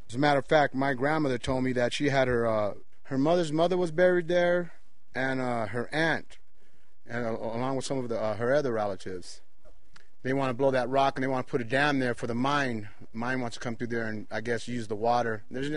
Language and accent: English; California, United States; When I first came through there years ago, I'm from California, you know, and I'm spoiled, you know.